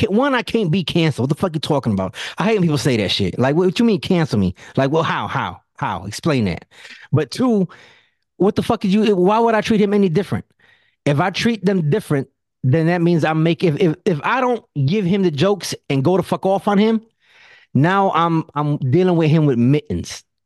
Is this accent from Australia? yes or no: no; Puerto Rico; born there; I was born in Puerto Rico.